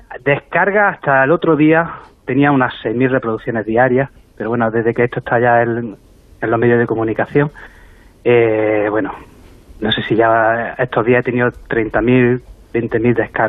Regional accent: Jaén, Andalusia, Spain; Soy de Jaén Capital.

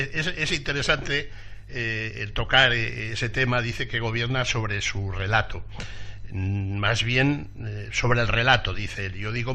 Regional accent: Spain; en la Sierra de la Demanda, que es mi tierra

